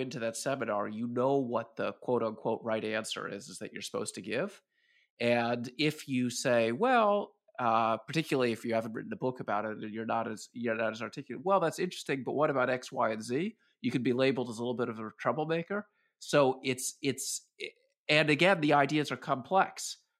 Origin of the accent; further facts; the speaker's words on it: Washington, District of Columbia, United States; I grew up in Washington, D.C., a city with a lot of racial tension dating back.